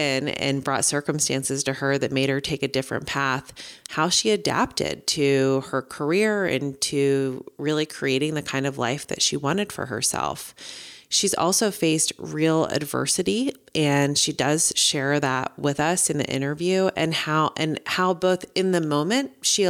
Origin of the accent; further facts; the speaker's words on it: Hyattsville, Maryland, United States; in my hometown of Hyattsville, Maryland, just outside of Washington, D.C.